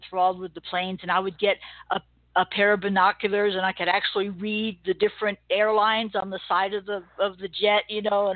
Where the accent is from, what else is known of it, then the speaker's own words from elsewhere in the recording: Long Island, New York, United States; Well, as a kid, I grew up out on Long Island in New York, and we were right in the flight path of Kennedy Airport.